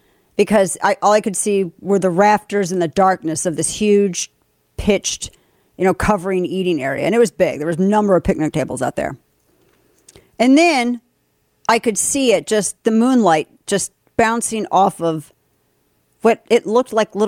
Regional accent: Missouri, United States; I'm from Missouri, and now we're in Texas.

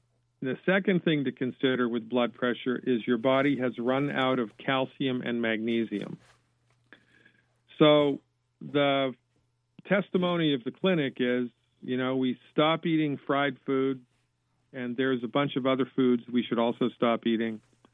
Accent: Nantucket, Massachusetts, United States; Yeah, and I grew up on Nantucket, and I went to the University of Massachusetts.

